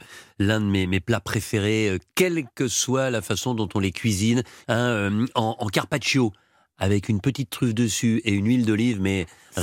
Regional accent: Givry, Bourgogne-Franche-Comté, France; Je suis de Givry.

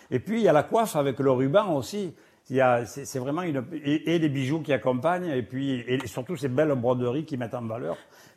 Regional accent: Arles, Provence-Alpes-Côte d'Azur, France; born there; Écoutez, moi je suis né en Arles et j'adore la Camargue.

